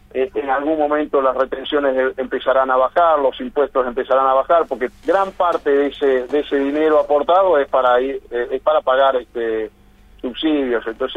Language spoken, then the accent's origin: Spanish; Argentina